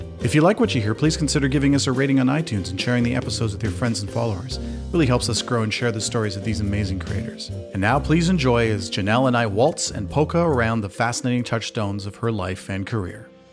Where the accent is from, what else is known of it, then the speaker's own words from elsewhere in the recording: Saskatoon, Saskatchewan, Canada; born there; I was actually born in Saskatoon as well.